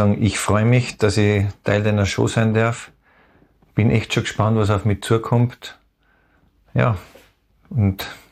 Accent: Vienna, Austria; ein echter Wiener geht nicht unter. Also ich bin ein stolzer Wiener. Ich verbringe zwar keine Zeit mehr in Wien, beziehungsweise nur sehr begrenzt. Meine Eltern und ein Bruder von meinen 3 Brüdern leben in Wien.

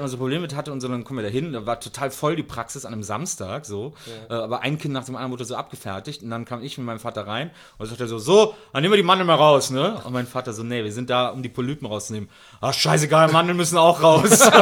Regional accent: Wesseling, North Rhine-Westphalia, Germany; ich komme ja aus dem Ort zwischen Köln und Bonn, Wesseling

